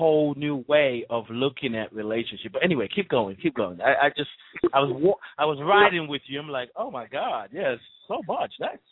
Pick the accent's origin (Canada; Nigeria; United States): Nigeria; But just because I grew up in Nigeria, it was there